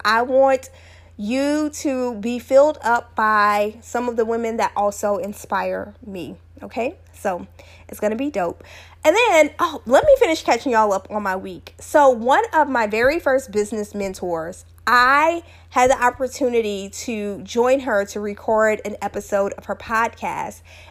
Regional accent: Slidell, Louisiana, United States; But of course, you all know I am from Slidell, Louisiana. So I have plenty of family and friends in Louisiana.

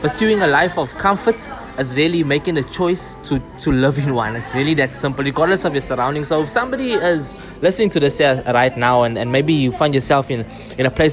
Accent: Marin Ridge, KwaZulu-Natal, South Africa; I'm from the Ridge. I'm from Marin Ridge.

